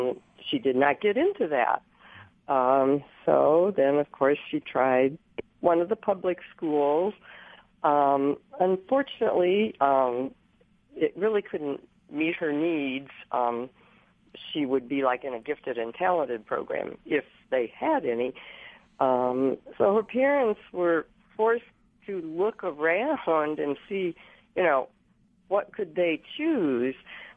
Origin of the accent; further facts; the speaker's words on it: Fort Wayne, Indiana, United States; now in Indianapolis, United States; Well, I grew up in Fort Wayne, and we had a great public school system. I live down here in Indy now.